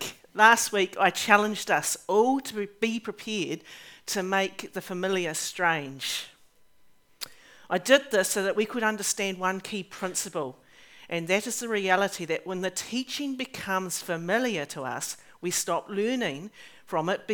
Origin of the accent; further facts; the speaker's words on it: England, United Kingdom; King James I, because I am English.